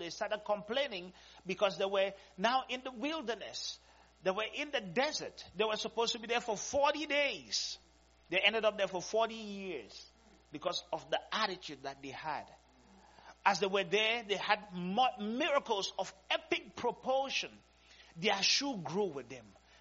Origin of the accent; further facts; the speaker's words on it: Cameroon; As a child. Growing up in Cameroon